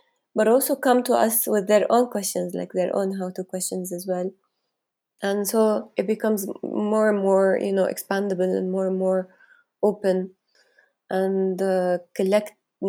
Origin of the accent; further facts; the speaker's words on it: Jordan; I felt I come from Jordan